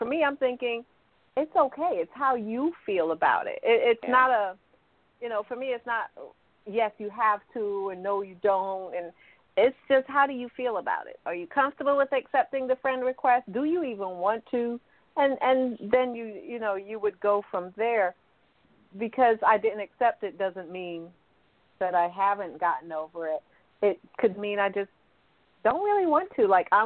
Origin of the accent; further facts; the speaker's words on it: New York, United States; I'm from New York, so I'm going to go knock on your door and let you know I ain't 12 no more, sweetheart.